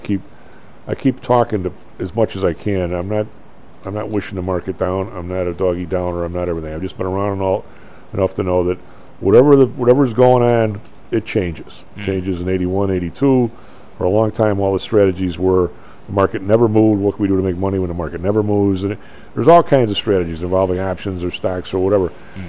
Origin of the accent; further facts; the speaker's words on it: Evergreen Park, Illinois, United States; Well, I grew up in, well, later in my grow-up years, I grew up in Evergreen Park